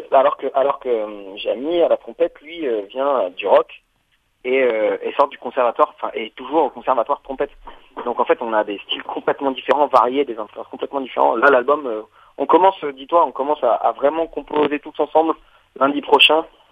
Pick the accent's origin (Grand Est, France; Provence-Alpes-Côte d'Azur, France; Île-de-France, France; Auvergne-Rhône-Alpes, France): Auvergne-Rhône-Alpes, France; En tant que Auvergnat, on y reste.